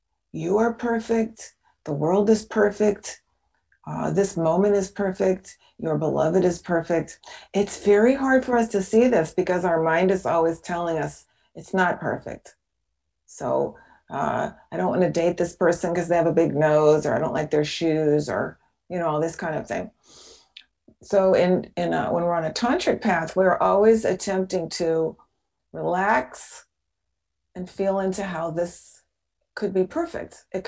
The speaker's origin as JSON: {"language": "English", "town": "Seattle", "region": "Washington", "country": "United States", "tie": "born or raised there", "said": "I was a neighbor of yours. I was in Seattle. And As soon as I was old enough, I moved to the sun because I couldn't take that rain."}